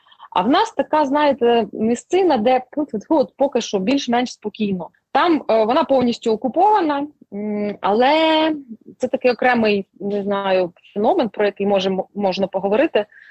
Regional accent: Kharkiv Oblast, Ukraine; От я родом з Борівщини, і мені, звичайно, моє серце найбільше болить за Борівщину.

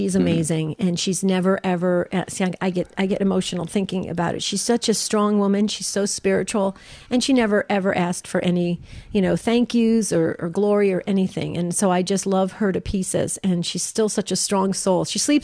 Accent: West Caldwell, New Jersey, United States; That's close to where I grew up in West Caldwell.

